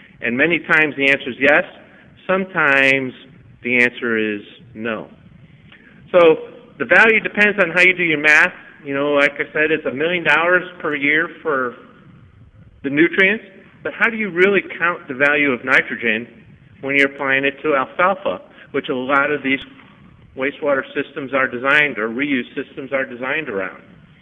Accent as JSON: {"language": "English", "region": "Oregon", "country": "United States", "said": "I'm from Oregon. High rainfall year for us is 25 centimeters, so we're in a desert."}